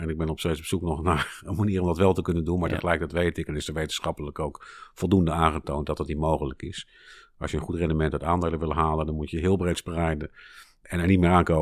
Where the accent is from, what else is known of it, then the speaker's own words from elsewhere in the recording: Utrecht, Netherlands; Ik kom uit een hele prettige omgeving. Opgegroeid op de Heuvelrug in de bossen.